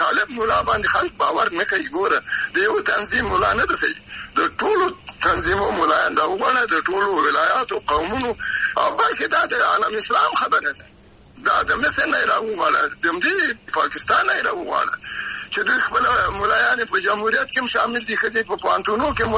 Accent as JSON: {"language": "Pashto", "country": "Afghanistan", "said": "زه افغان یم نارینه، خو ته هم د موږ افغان لور یې"}